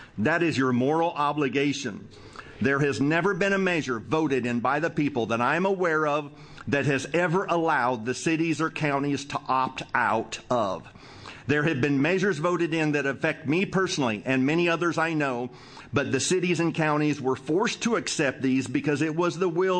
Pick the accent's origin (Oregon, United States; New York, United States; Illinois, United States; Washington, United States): Oregon, United States; I'm from Southern Oregon